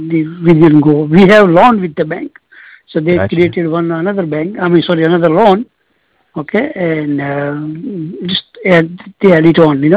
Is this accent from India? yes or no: yes; India; moved away; way back in my country, I'm from India. So